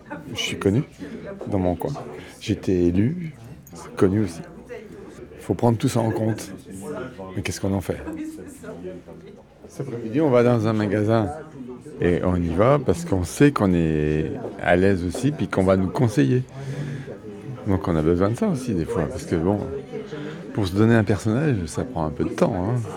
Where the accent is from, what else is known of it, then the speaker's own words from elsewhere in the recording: Pays de la Loire, France; Moi, je suis de Vendée.